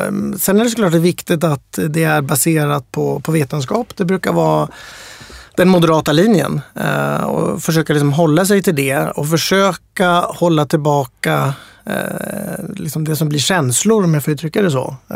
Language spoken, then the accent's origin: Swedish; Sweden; Liksom, jag tycker för mig som svensk var det lite intressant.